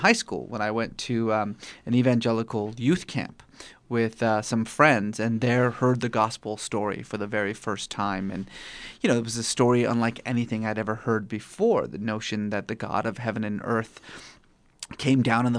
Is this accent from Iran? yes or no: yes; Iran; Well, I grew up in Iran to what I like to sometimes refer to as a mixed family of lukewarm Muslims and exuberant atheists.